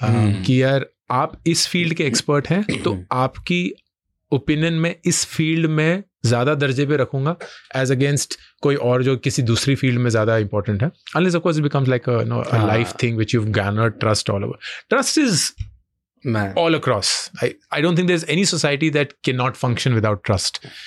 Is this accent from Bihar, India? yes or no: no; Delhi, India; now in Mumbai, India; I have experience it क्योंकि मैं दिल्ली से हूँ.